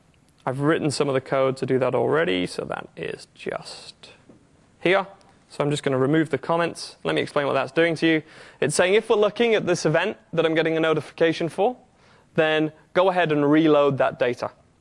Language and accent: English; England, United Kingdom; I'm English, so I don't know what I'm doing here.